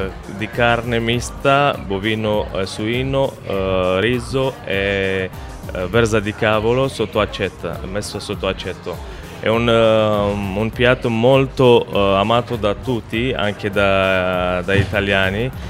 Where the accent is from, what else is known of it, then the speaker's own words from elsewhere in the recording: Romania; Italian is a second language; visto le mie origini, vengo dalla Romania.